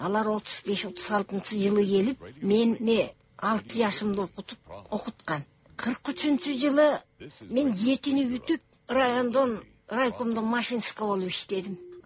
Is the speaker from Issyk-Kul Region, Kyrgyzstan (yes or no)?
no; Saek, Naryn Region, Kyrgyzstan; born there; Мен туулган жерим Нарын облусу Чумгал району Саек.